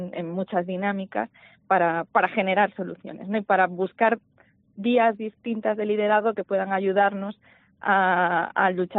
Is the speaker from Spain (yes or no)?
yes; Barcena de Pie de Concha, Cantabria, Spain; also born or lived in Santander; Nací en Santander, como bien has dicho, mis abuelos eran de Bárcena de Piedecuesta, he pasado allí pues una infancia preciosa. Y volvemos siempre que podemos. Mi madre también es cántabra, es también de Bárcena.